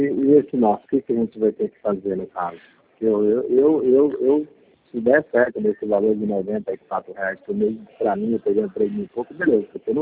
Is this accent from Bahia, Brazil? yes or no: no; Santa Fé do Sul, São Paulo, Brazil; now in São Bernardo do Campo, Brazil; Eu sou de Santa Fé do Sul.